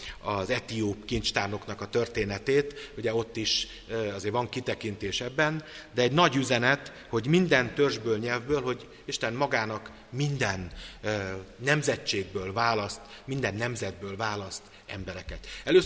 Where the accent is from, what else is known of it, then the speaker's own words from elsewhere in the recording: Bezdéd, Szabolcs-Szatmár-Bereg, Hungary; Szóval a szülőfalumban találtak egy tarsolylemezt, amiben az a különlegesség, ez a bezdédi aranytarsolylemez